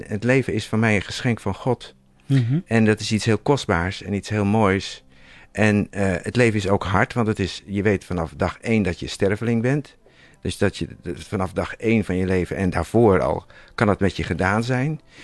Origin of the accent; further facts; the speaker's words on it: Netherlands; Hoe wij daarop moeten reageren als Hollanders, als Nederlanders.